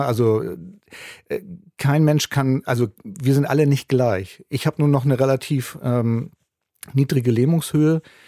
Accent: Hamburg, Germany; ich komme ja aus Hamburg

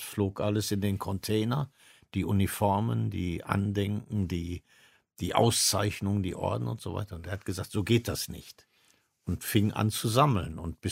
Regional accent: North Rhine-Westphalia, Germany; ich bin ein Kind des Ruhrgebiets

